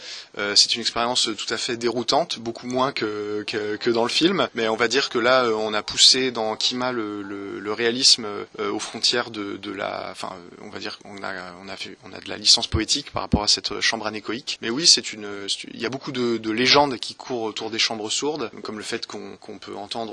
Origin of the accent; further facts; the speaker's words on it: Nantes, Pays de la Loire, France; de Nantes, ma ville natale, dans un festival dans lequel j'ai grandi quand j'étais adolescent